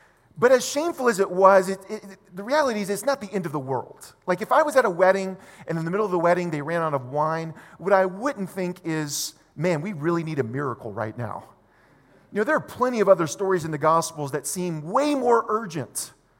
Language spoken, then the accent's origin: English; Louisiana, United States; Where I grew up in South Louisiana, we had a annual festival for several days called the Alligator Festival.